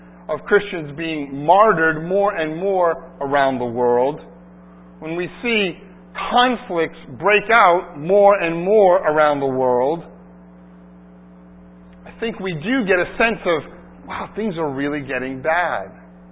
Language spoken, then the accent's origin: English; United States; Particularly growing up in America, we really have a wonderful sense, significantly, not perfectly, of course, of justice.